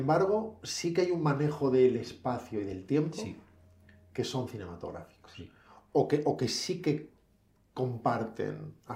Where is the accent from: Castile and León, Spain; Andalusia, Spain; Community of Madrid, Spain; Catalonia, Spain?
Castile and León, Spain; Salamanca; ambos nos criamos en Salamanca, que es una ciudad hecha de frío y piedra, que conocemos muy bien.